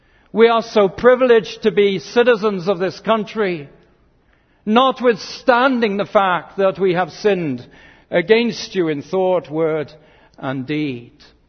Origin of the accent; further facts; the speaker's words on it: United Kingdom; I see it as the hangover of empire in my home country, that somehow British people are special.